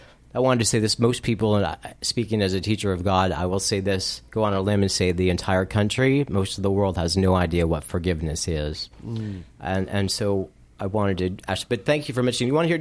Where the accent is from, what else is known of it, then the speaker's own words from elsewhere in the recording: Detroit, Michigan, United States; born there; I was born in Detroit.